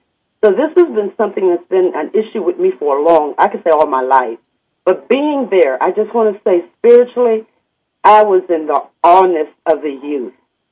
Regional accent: Washington, District of Columbia, United States; born there; I was born in Washington, D.C., but my grandfather and grandmother came out of Starkville, Mississippi.

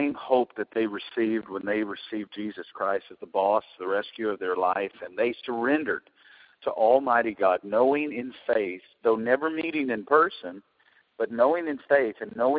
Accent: Arkansas, United States; I got a call from a town in Arkansas, which is 19 miles from my hometown.

